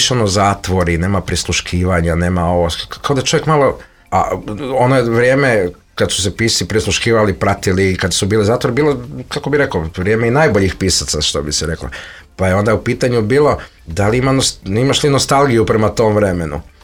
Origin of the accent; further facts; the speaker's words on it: Zagreb, Zagreb County, Croatia; moved away; mom rodnom gradu, Zagrebu.